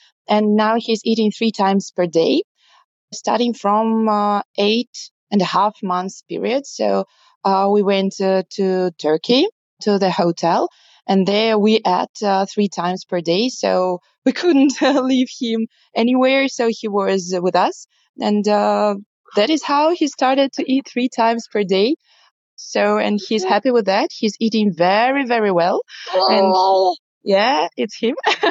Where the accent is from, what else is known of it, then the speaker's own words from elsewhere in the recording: Moscow, Russia; English is a second language; I'm from Russia, Moscow.